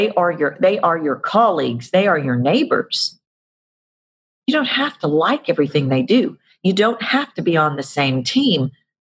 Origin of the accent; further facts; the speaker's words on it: Houston, Texas, United States; I'm from Houston, and I remember last year, year before, the last hurricane, you know, was just devastating.